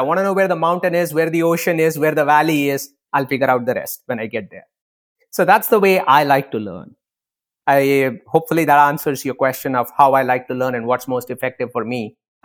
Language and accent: English; India; I grew up in India